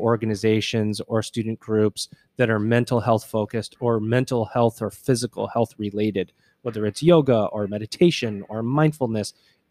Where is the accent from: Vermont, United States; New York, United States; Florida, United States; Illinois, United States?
New York, United States; Syracuse; I grew up in Syracuse, New York. It was all about basketball, all about Syracuse.